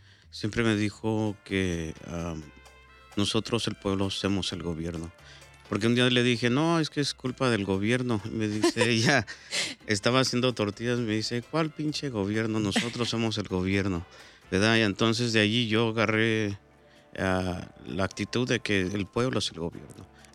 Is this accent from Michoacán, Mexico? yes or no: yes; Michoacán, Mexico; born there; Yo nací en Michoacán, en Tierra Caliente.